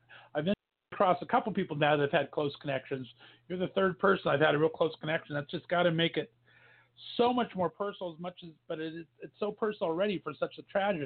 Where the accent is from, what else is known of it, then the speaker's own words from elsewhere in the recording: Youngstown, Ohio, United States; I mean, in my hometown here of Youngstown, we had about 150 to 200 show up to our vigil